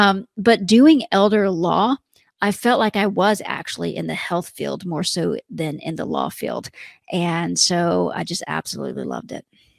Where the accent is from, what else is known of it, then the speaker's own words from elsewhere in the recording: Texas, United States; because I am from Texas and everybody in Texas has confidence and I'm an Aries.